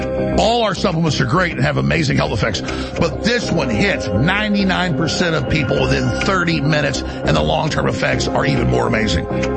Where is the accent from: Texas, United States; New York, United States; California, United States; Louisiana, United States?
Texas, United States; Dallas; And I grew up in Dallas when it was the most dangerous city in the country off and on.